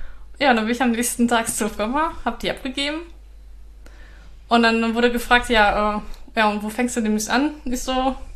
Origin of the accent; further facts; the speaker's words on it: North Rhine-Westphalia, Germany; moved away as an adult; ich war halt weg von zu Hause, also bin ich von NRW halt nach Baden-Württemberg gezogen